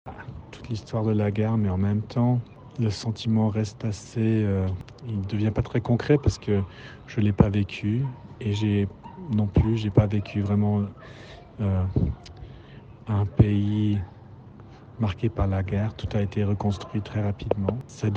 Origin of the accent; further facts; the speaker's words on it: Germany; now in Berlin, Germany; Bonjour, j'habite à Berlin, je suis franco-allemand, ma mère est française, mon père est allemand. J'ai grandi en Allemagne, mon père est né à Cologne en 1921 et ma mère est française